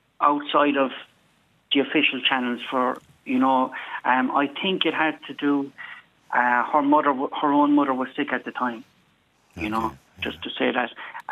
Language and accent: English; Munster, Ireland; I was born in Bessborough.